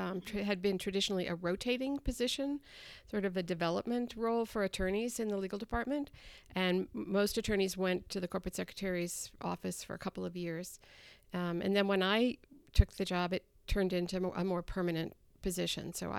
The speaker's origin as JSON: {"language": "English", "region": "Midwest", "country": "United States", "tie": "born or raised there", "said": "Well, I grew up in the Midwest"}